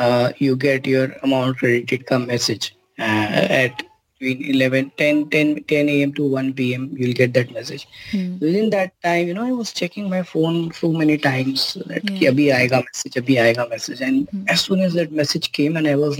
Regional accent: Madhya Pradesh, India; in 97, 98, I was in my 7th, 8th grade, and we were doing very big in our business at my hometown in Madhya Pradesh.

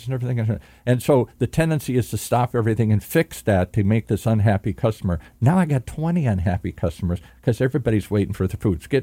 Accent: Michigan, United States; I grew up in the Midwest, as I said, in Michigan. You know, we had meat and potatoes.

